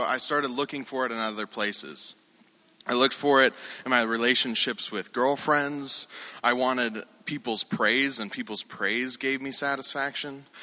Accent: Great Falls, Montana, United States; also born or lived in Billings; I was born in Billings, Montana. I grew up in Great Falls, Montana, which is right in the center of Montana. So it's in the plains area, but I can see the mountains.

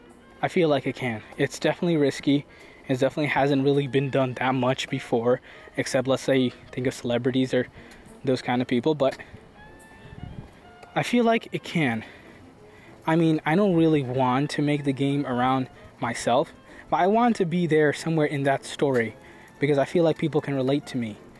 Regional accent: United States; born there; I was born healthy. I was born to amazing parents. I was born in America.

